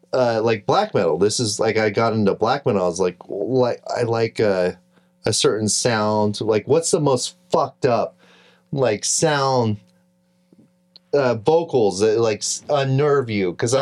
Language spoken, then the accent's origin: English; United States; I don't speak German because, yeah, I haven't gone, you, yeah, know, I'm lazy and I'm an American.